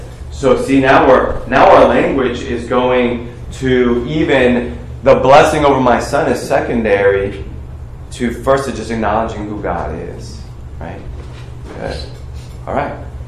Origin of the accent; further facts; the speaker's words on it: United States; Okay, I'm American, all right? So when people say that offends me. But I'm also Chinese